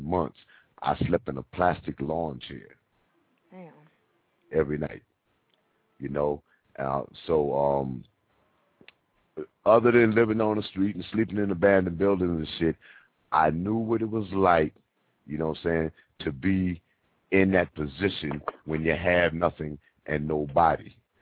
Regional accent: Brooklyn, New York, United States; also born or lived in Paterson, New Jersey; I'm from the East Coast. I was born in Paterson, New Jersey, and I was raised in Brooklyn.

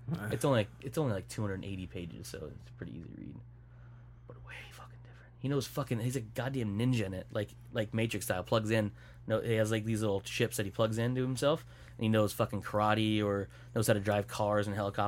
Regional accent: Canada; Oh, my parents are rich. We're Canadian.

